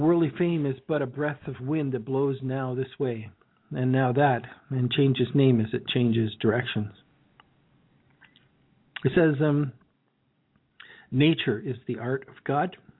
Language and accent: English; Canada; That's one of the smug satisfactions about being a Canadian.